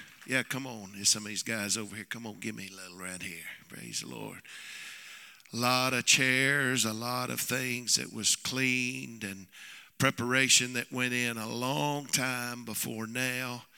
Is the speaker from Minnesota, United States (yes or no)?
no; Arkansas, United States; I'm from Arkansas, too.